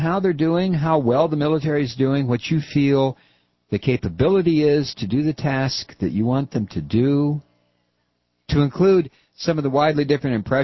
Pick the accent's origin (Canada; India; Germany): India; now in United States; I grew up in India, a Sunni.